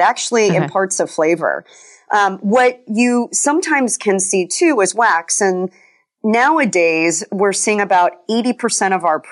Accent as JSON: {"language": "English", "region": "Colorado", "country": "United States", "tie": "born or raised there", "said": "And being kind of a tree hugger growing up in Colorado, I thought, wouldn't it be great if we could help prevent food waste?"}